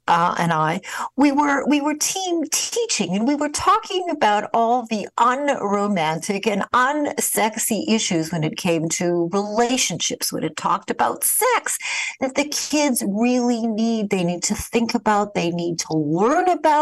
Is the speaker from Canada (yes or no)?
yes; Winnipeg, Manitoba, Canada; When I think about when I grew up in Winnipeg, Canada, granted it was a few years ago